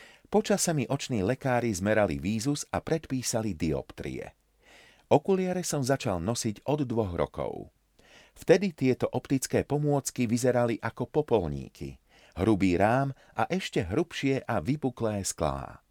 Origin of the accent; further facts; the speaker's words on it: Trnava, Trnava Region, Slovakia; born there; Jedného studeného februárového dňa v roku 1980 okolo 6:30 večer som sa narodil v Trnavskej nemocnici.